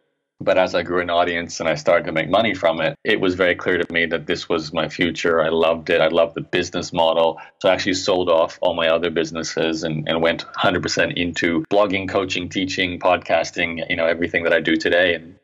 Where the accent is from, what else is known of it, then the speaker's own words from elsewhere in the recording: Brisbane, Queensland, Australia; accent: Canadian; 18 years old in Brisbane, Australia. where I was born, despite having Canadian parents. That's why my accent's more Canadian than Australian. But I did grow up and live my life in Australia.